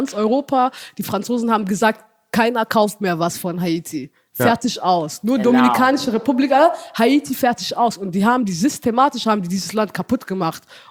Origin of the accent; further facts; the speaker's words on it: Ethiopia; German is a second language; ich bin in Äthiopien zur Schule gegangen und da haben wir auch nicht gelernt in den Büchern, was genau passiert ist, ne?